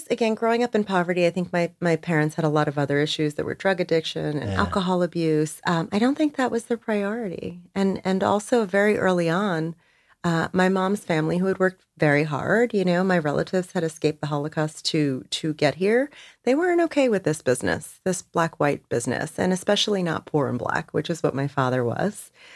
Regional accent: New Jersey, United States; And growing up in New Jersey 40 plus years ago, looking the way

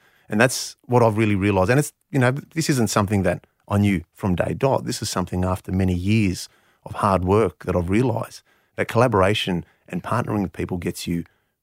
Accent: Canberra, Australian Capital Territory, Australia; having been born and bred in Canberra and understanding the dynamics of the marketplace

